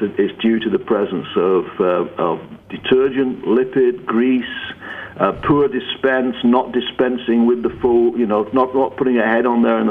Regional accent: England, United Kingdom; born there; I was born in England.

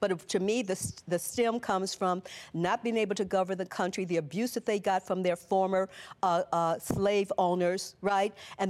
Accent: Chicago, Illinois, United States; I mean, it makes, like I said, my hometown of Chicago, which we call now the Wild Wild Midwest

